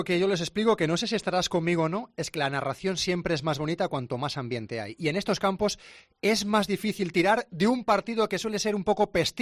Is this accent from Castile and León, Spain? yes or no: yes; Salamanca, Castile and León, Spain; joder, yo soy de Salamanca, entonces cuando llegas aquí hablas de un derbi